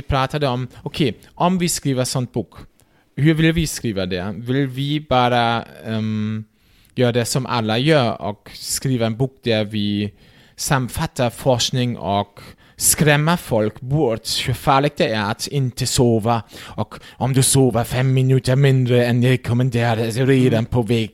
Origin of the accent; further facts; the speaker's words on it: Germany; Swedish is a second language; now in Sweden; eftersom min svenska, det hörs ju, jag är från Tyskland.